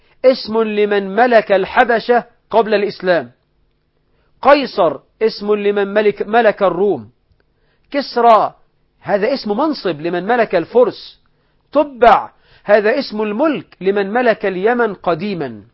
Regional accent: Egypt

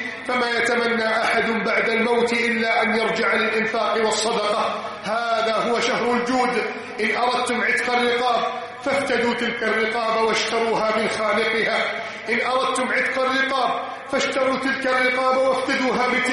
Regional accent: Egypt; واجعل بلدنا مصر آمنا مطمئنا

